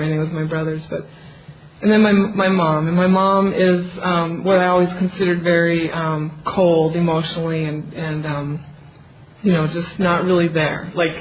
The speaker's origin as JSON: {"language": "English", "town": "Albuquerque", "region": "New Mexico", "country": "United States", "said": "But anyway, I am from Albuquerque, New Mexico."}